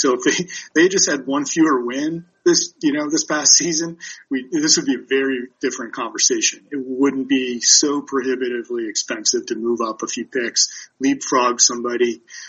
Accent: Baltimore, Maryland, United States; A really interesting case is right up the road. My hometown of Baltimore, right?

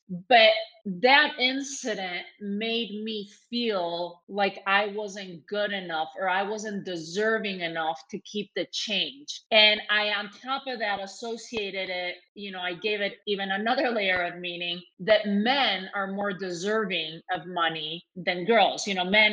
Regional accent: Spain; When I was growing up in Spain

